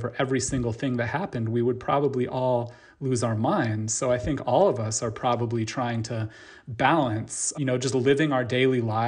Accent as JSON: {"language": "English", "country": "United States", "said": "I'm a historian, but I'm also an American. I'm also a Latino, just kind of living through these crazy, crazy times."}